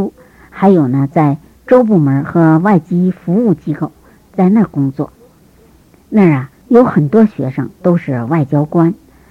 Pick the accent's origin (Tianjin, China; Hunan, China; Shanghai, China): Tianjin, China; 我的父母是广东中山县人，我的父亲后来到北方就业，所以呢，我是在天津出生长大，在北京上大学。